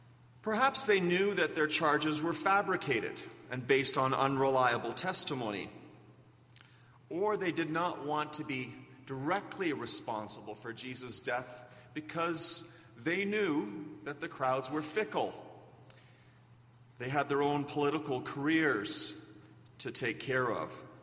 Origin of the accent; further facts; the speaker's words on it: Canada; also born or lived in Belgium; we landed in Calgary, and then I graduated from high school in Summerland, after which my family moved to St. Albert.